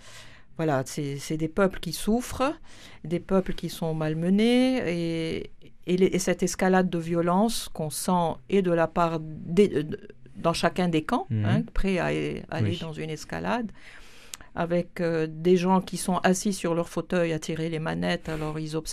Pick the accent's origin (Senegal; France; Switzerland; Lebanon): Lebanon; je suis libanaise d'origine. Mes parents ont été en Égypte quand il y a eu, en 48, l'installation d'Israël en Palestine.